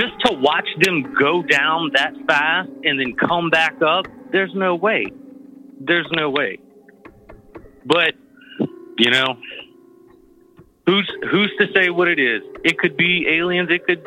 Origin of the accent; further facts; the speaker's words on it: Louisiana, United States; from Louisiana.